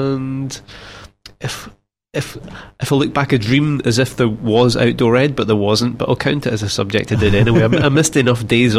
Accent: Helensburgh, Scotland, United Kingdom; now in Dunedin, New Zealand; Originally from the west coast of Scotland.

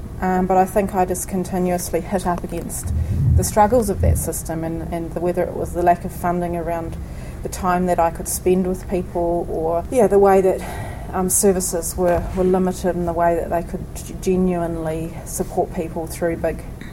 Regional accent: Canvastown, Marlborough, New Zealand; I grew up in a little place called Canvastown in Marlborough, so it's in between Nelson and Blenheim near Havelock, and we were farming and pretty self-sufficient really back then in the 70s.

